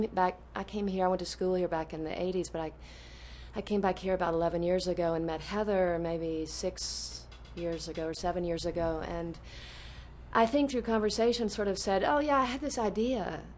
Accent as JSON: {"language": "English", "town": "Birmingham", "region": "Alabama", "country": "United States", "tie": "born or raised there", "said": "I grew up in Birmingham, Alabama, which had a strong sense of community as no well. Where I know it was actually a suburb. I wasn't in a tiny. Well, it was kind of like a tiny village."}